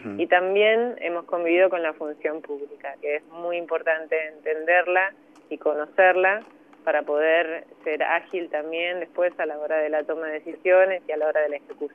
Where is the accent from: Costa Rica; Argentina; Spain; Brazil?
Argentina; un fortalecedor de nuestra identidad también como argentinas y argentinos